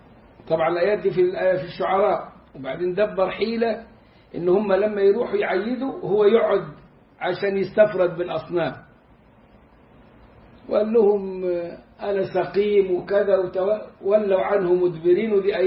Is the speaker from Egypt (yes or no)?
yes; Egypt; moved away as an adult; أنا لما طلعت من مصر في عهد الانقلاب رحت السعودية المدينة المنورة أستاذا زائرا